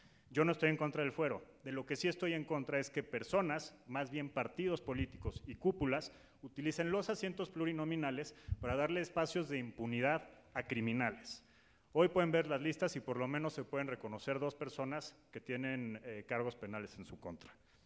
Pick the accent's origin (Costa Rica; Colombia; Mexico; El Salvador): Mexico; Mexico City; soy de aquí, soy chilango